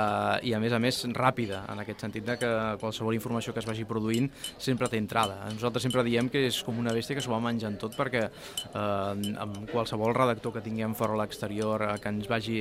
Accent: Reus, Catalonia, Spain; abans estava a la delegació de Tarragona, soc de Reus, i evidentment allà ens tira molt també l'hoquei

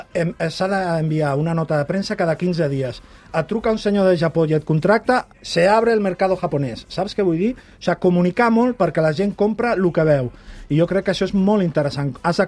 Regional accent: Sant Feliu de Guíxols, Catalonia, Spain; Sí, el dia 30 de setembre estic al meu poble.

